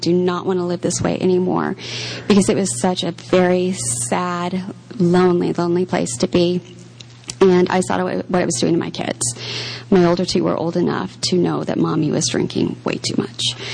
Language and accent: English; Seattle, Washington, United States; moved away as an adult; now in Florida, United States; because I grew up in Seattle, by the way, I think I forgot to mention that, by moving from Seattle to Florida to be closer to his dear family